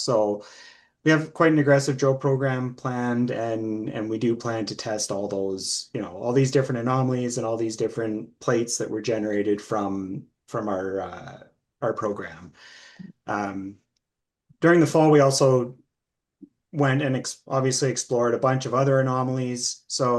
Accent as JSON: {"language": "English", "region": "Saskatchewan", "country": "Canada", "said": "And we're both from Sask"}